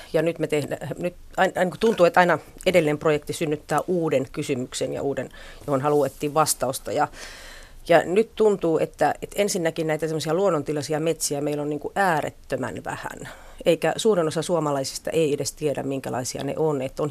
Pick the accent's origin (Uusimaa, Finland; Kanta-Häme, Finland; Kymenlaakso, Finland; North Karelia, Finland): North Karelia, Finland; Joensuu; Mä olen kaupunkilainen, mä oon kasvanut Joensuussa, mutta siellä oli siihen aikaan paljon semmoisia metsiä